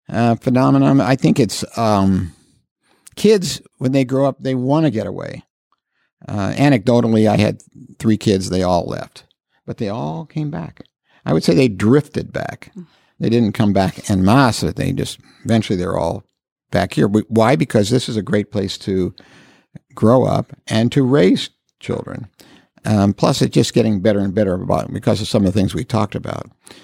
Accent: Carmel, Indiana, United States; There are a lot of people ask me where I'm from, and I say Indianapolis. But lately, I've been saying, I'm from Carmel.

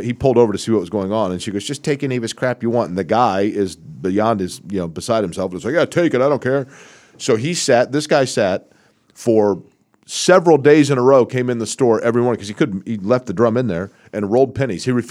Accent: Indianapolis, Indiana, United States; I was more plugged in – with the whereabouts of my hometown of Indianapolis in the 8 years that I worked at the cigar store

